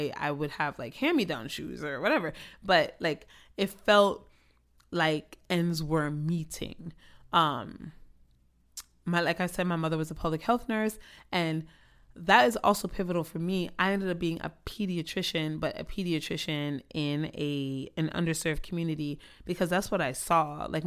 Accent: Inglewood, California, United States; So I grew up in Inglewood, y'all. Inglewood. In fact, I grew up on North Inglewood Avenue.

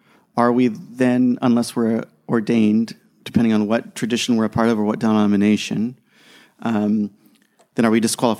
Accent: United States; So we think of, like when I grew up in the States, in grade school, we would start every day standing up, facing the flag.

